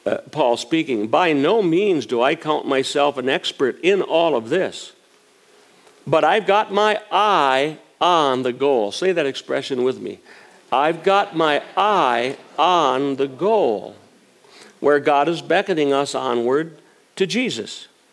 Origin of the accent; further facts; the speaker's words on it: Green Bay, Wisconsin, United States; And the town I grew up in Wisconsin is Green Bay. And Green Bay, of course, is an incredible, as you can imagine, football town.